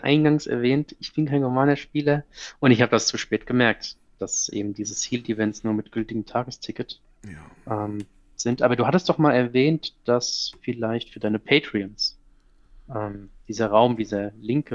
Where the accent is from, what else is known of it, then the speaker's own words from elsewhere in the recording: Aschaffenburg, Bavaria, Germany; ich komme aus Aschaffenburg, Nähe Frankfurt und Darmstadt